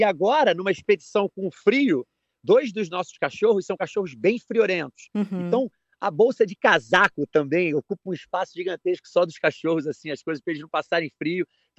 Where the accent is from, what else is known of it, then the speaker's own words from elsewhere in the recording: Rio de Janeiro, Brazil; sou carioca, né? Nascido e criado no Rio de Janeiro